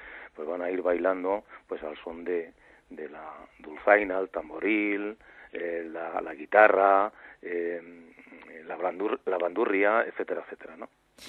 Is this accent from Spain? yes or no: yes; Community of Madrid, Spain; la zona sur de la Comunidad de Madrid, porque no olvidemos que somos Castilla. Entonces, uh-huh. Como castellanos